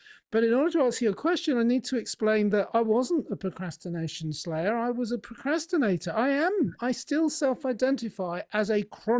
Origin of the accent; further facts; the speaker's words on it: England, United Kingdom; I'm from England, and he wasn't interested in remote workers at that time.